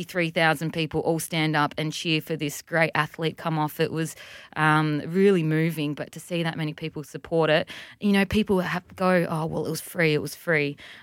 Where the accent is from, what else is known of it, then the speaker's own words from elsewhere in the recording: Australia; But I'm Australian, unfortunately. Luckily, I'm Australian